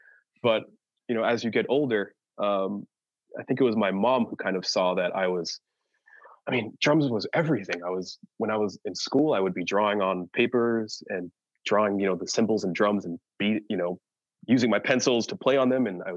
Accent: Englewood, New Jersey, United States; I grew up in Englewood, New Jersey, which is not too far from the big city in New York. And from the jump, I grew up in Jersey

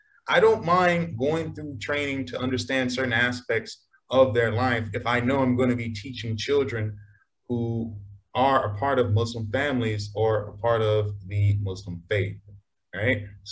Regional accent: Texas, United States; Oh, and I can't go without talking about my home state. You're from New York, but even you know, remember the Alamo, right?

